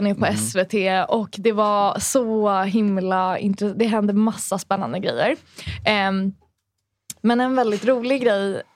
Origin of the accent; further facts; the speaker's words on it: Hallonbergen, Stockholm County, Sweden; Och då var vi i Hallonbergen där jag växte upp.